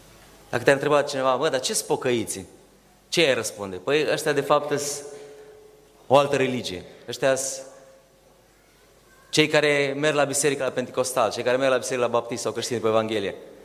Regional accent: Romania; Noi am crescut în România, o țară în marea majoritate ortodoxă

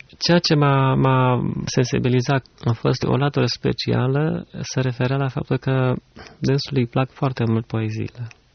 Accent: Cluj-Napoca, Cluj County, Romania; also born or lived in Craiova; am fost 10 ani craioveni, dar împreună și eu și soția suntem din Cluj.

